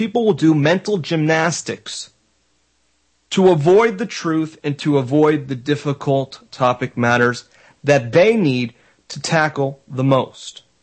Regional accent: Florida, United States; I grew up in South Florida. My parents are New Yorkers.

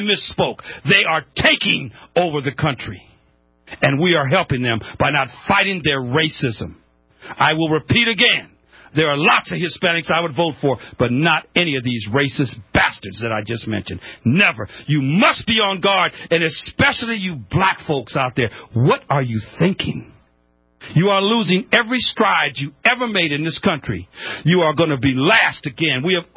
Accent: United States; I'm an American. I think for myself.

